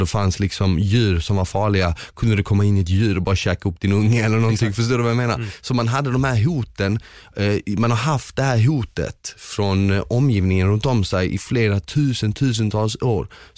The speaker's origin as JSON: {"language": "Swedish", "town": "Malmö", "region": "Skåne", "country": "Sweden", "tie": "born or raised there", "said": "jag visste inte så dålig svenska jag pratade, för jag hade ju bara pratat med folk som bodde i mitt område. Jag växte upp i Rosengård då."}